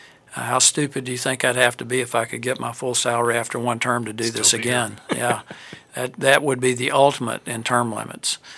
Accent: Alabama, United States; And obviously, I'm from Alabama, but we got some pretty tough media back in Alabama

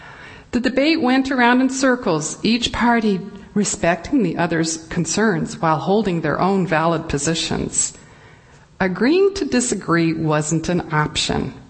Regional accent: Canada; Being righteously Canadian and married to an Asian for 17 years, I was indignant, but I had to go.

